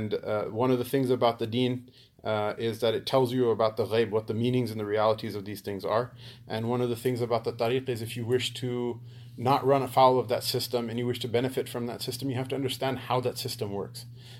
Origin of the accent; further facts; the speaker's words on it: Pakistan; Because we're Pakistani, right? All Pakistanis go to Jannah, right?